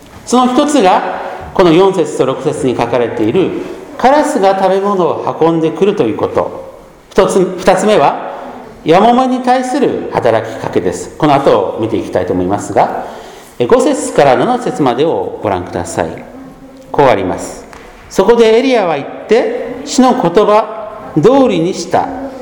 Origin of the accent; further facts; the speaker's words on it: Gunma, Japan; 私の出身の関東群馬では北はこの渡良瀬川、 南はこの利根川という大きな川が流れます。